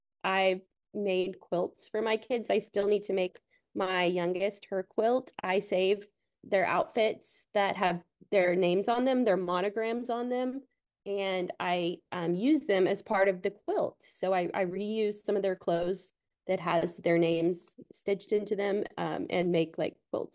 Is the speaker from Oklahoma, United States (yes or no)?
yes; Tulsa, Oklahoma, United States; Hello there. I am from Tulsa, Oklahoma.